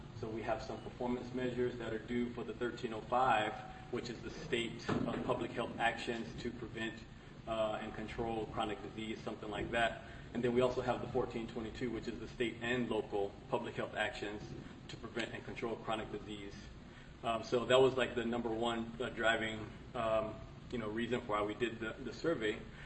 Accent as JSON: {"language": "English", "region": "Virginia", "country": "United States", "said": "So, again … I'm from Virginia."}